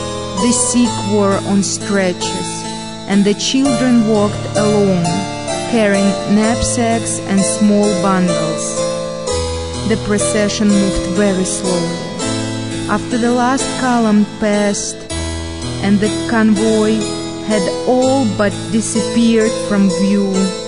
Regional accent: Russia; English is a second language; I'm my father from Ukraine, my mama from Russia. So as a person who were grown up in the Soviet Union

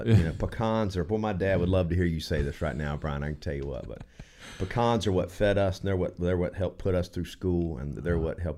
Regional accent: Monticello, Florida, United States; I'm from Monticello. I've been there most of my life. I can't say all my life because I'm not dead yet.

